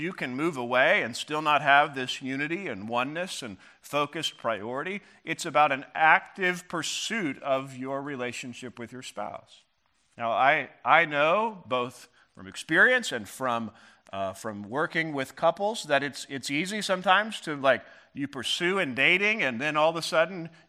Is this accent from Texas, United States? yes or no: no; Missouri, United States; You know, Christy and I were we grew up in Missouri. Both of our parents lived in Missouri. When we first got married, we stayed in Missouri